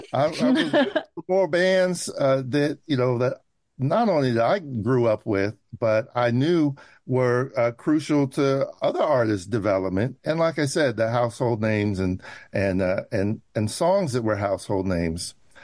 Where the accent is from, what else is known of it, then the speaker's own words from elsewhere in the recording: California, United States; I'm from the Bay Area. … There were some really wild-looking and sounding bands where I was, you know, in high school.